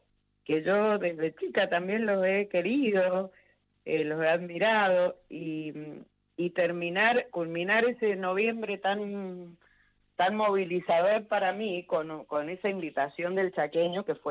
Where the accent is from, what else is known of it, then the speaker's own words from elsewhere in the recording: San Rafael, Mendoza, Argentina; Y en San Rafael, de donde soy oriunda, allí se la declaró patrimonio cultural.